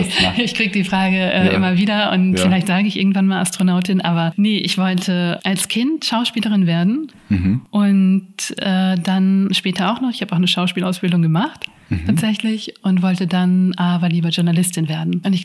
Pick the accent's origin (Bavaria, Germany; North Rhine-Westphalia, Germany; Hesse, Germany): North Rhine-Westphalia, Germany; Dortmund; moved away as an adult; now in Vienna, Austria; Ich komme aus Dortmund.